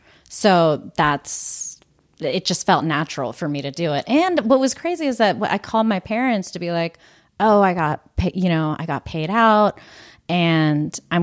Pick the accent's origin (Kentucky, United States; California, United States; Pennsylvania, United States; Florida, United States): Pennsylvania, United States; Pittsburgh; And growing up in Pittsburgh was actually really great.